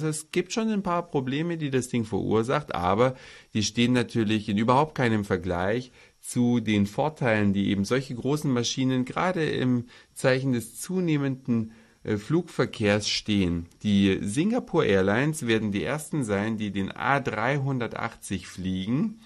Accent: Hamburg, Germany; so als Hamburger

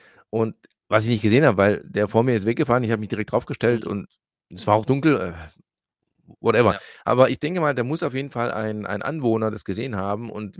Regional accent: Croatia; also ich bin ja Kroate

